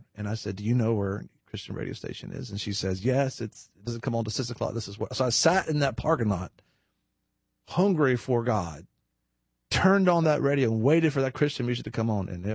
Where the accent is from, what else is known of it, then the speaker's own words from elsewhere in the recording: United States; I mean, I'm an American.